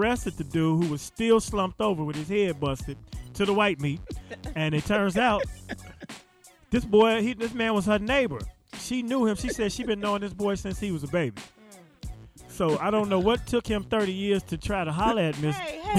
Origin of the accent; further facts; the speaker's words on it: Chicago, Illinois, United States; But look, as a Chicagoan, man, I cannot sign off without showing love to the legendary Herb Kent we lost here in Chicago.